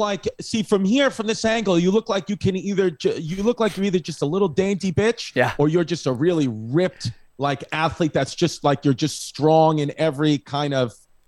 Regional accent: Belfast, Northern Ireland, United Kingdom; Maybe it's you grew up in New York and I grew up in Belfast and nobody can understand why.

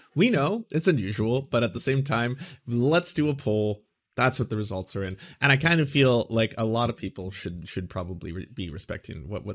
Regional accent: United States; as an American, by the way, even as an American who might not have, direct lineage or family in this conflict or anything.

